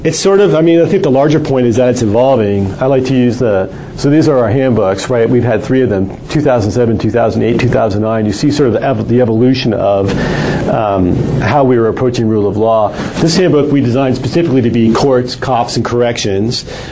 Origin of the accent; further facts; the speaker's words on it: Chicago, Illinois, United States; I'm from Chicago, so election fraud doesn't bother me very much.